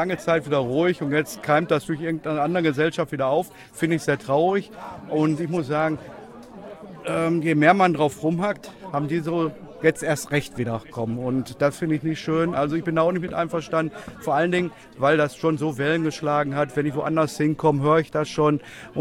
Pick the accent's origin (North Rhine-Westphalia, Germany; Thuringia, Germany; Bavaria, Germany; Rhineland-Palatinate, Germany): North Rhine-Westphalia, Germany; Bochum; Weil ich komme aus Bochum